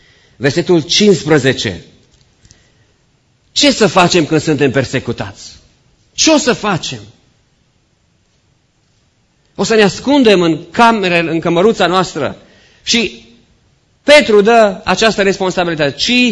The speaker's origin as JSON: {"language": "Romanian", "country": "Romania", "lives_now": "United States", "said": "dacă ești creștin, mai ales că suntem români, noi avem modul nostru, felul nostru de a ne, de a practica credința."}